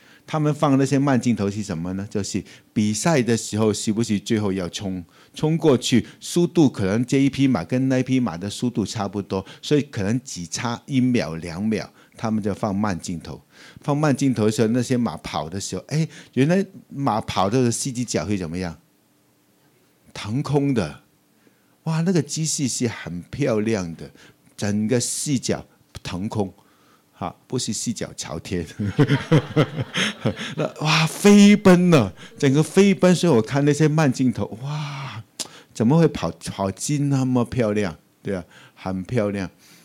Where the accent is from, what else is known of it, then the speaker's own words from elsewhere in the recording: Hong Kong; 怎么可能是我一个香港人呢？